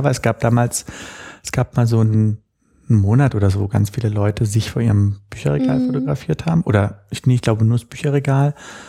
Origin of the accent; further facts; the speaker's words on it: Berlin, Germany; Ich bin echter Berliner, ja. Nein. Ich bin hier, ich bin 3 Kilometer von hier geboren, ja. Und wir sind zu DDR-Zeiten, dann eben noch mit meiner Mutter, meinem Stiefvater, meinem Bruder, sind wir in die Hackischen Höfe gezogen, in eine 170 Quadratmeter Wohnung.